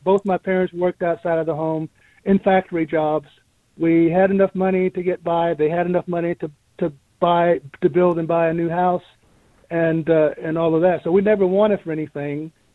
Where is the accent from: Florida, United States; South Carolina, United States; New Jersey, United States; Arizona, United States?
South Carolina, United States; moved away as an adult; also born or lived in West Virginia / Alabama; now in New York City, United States; I grew up in South Carolina. I have lived a year in West Virginia and 10 or more years in Alabama before coming to the Northeast for grad school. And so I've been in New York City since May of 93.